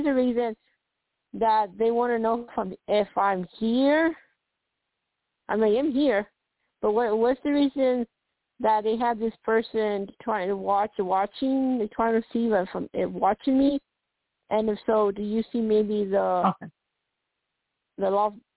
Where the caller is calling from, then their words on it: Colorado, United States; from Colorado.